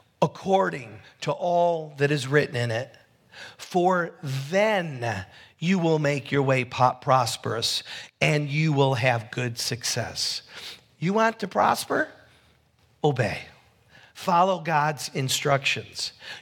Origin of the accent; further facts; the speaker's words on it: Syracuse, New York, United States; my mind went back to my days growing up in Syracuse, New York, in an Italian, you know, family.